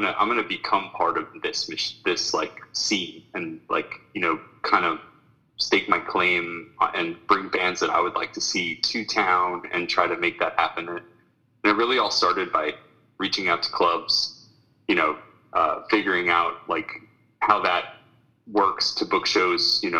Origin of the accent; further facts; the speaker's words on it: Long Island, New York, United States; now in Washington, United States; I grew up in Long Island, New York.